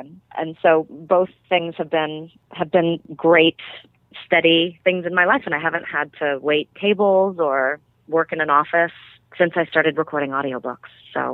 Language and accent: English; Oakland, California, United States; Sure. Well, I was born in Oakland, California, born and raised, and I went to Juilliard for college.